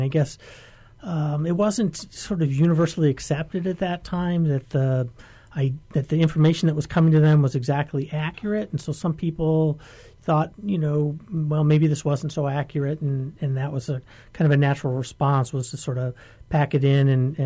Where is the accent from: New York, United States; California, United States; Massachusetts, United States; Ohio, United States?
California, United States; now in Hawaii, United States; I grew up in California, and so we used to have these drills all the time